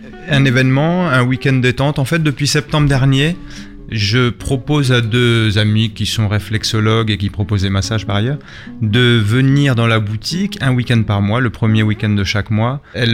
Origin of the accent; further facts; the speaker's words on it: Madrid, Community of Madrid, Spain; also born or lived in Paris / Orléans; now in Le Havre, France; de Madrid, et mon père est belge de Namur. Ils se sont rencontrés en Irlande, et j'ai vécu 10 ans à Madrid, 10 ans à Paris, 6 ans à Orléans, et ça fait maintenant une dizaine d'années que je suis installé au Havre avec mes enfants.